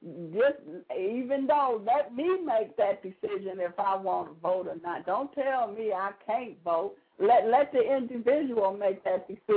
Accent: United States; We are American citizens, and that is our right to vote.

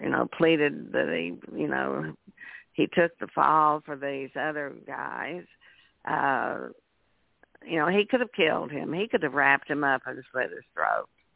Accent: United States; born there; now I'm from around here, and so, I mean, I was born in Crawford County.

